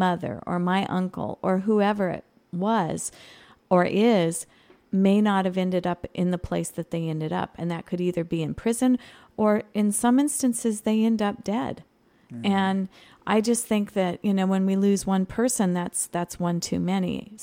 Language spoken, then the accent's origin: English; Chico, California, United States; born there; My mom, my grandmother were both born in Oroville. I was born in Enloe, graduated Chico State, as did my parents. So we have a long history here, and I love this county.